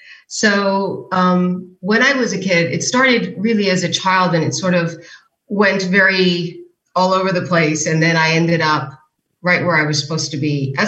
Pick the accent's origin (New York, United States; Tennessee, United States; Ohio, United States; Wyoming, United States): New York, United States; New York City; At the moment, I am, in fact, in Cologne, Germany, but I'm a New Yorker, so usually I'm there.